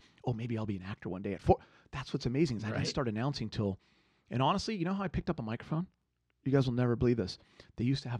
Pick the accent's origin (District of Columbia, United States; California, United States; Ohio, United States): California, United States; Los Angeles; And then, you know, growing up in the Valley here in L.A., I thought I would play 3 professional sports